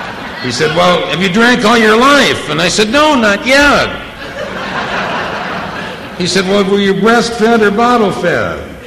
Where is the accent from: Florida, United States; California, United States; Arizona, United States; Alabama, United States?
California, United States; Beverly Hills; was born and raised in Beverly Hills.